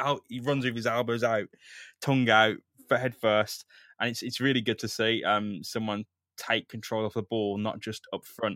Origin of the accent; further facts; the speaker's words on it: United Kingdom; But yeah, I'm British.